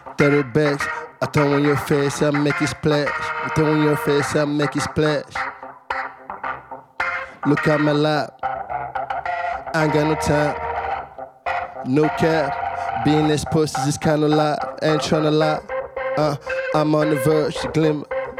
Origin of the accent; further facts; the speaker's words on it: Nigeria; French is a second language; now in France; Je viens de Nigeria. Ouais, ça va à peu près, on va dire, à peu près 8-9 ans, je suis en France.